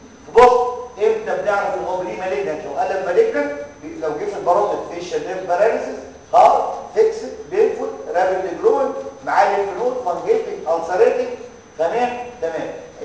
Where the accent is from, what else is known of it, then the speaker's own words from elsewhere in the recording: Egypt; في ناس عندنا في مصر